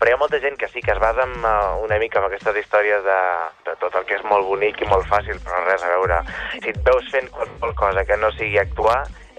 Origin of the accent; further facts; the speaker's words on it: Calafell, Catalonia, Spain; soc actor i soc de Calafell.